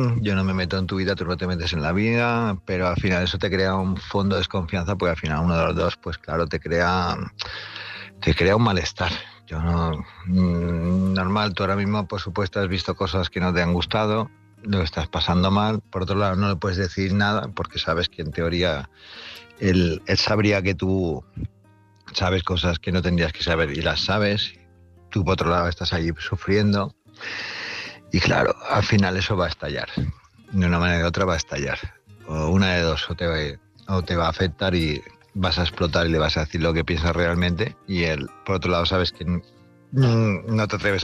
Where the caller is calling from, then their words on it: Palma, Balearic Islands, Spain; de Palma, Mallorca